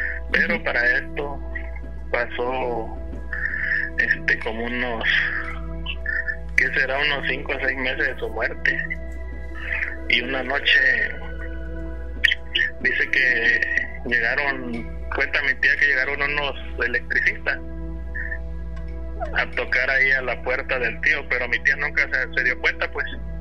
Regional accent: Oaxaca, Mexico; Allá en el rancho, allá donde somos de Oaxaca.

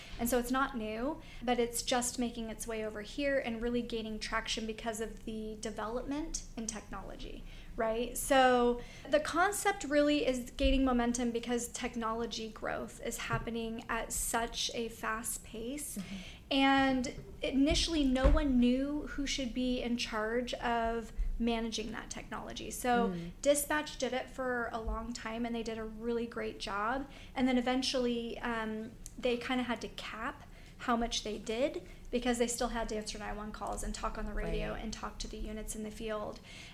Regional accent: Alaska, United States; I actually was born and raised in Alaska

